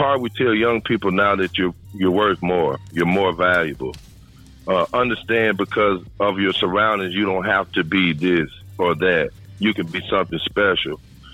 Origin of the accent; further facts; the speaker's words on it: Memphis, Tennessee, United States; So growing up in Memphis, just like going to church following the scriptures, I was following the ballers too.